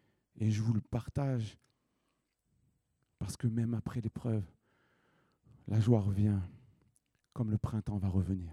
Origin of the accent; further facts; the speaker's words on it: United States; Oui, je suis un Américain aussi.